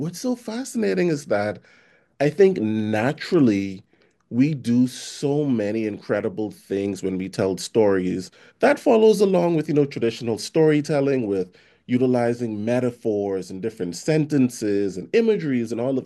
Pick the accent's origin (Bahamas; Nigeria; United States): Bahamas; I think has been born and bred in the Bahamas. If there's one thing that I want people to take away from all of this, I think it's just that point right there that Bahamians are so expressive.